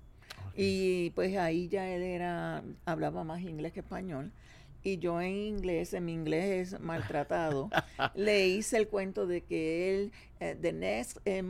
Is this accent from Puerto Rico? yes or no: yes; Aguas Buenas, Puerto Rico; Yo soy de Aguas Buenas Natural.